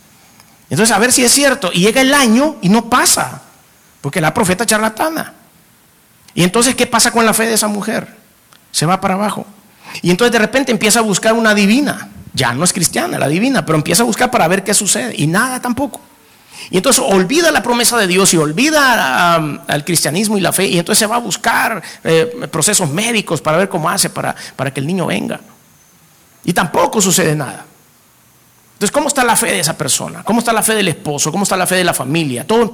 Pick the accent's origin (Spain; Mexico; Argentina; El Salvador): El Salvador; Soy salvadoreño, no puedo hacer cola.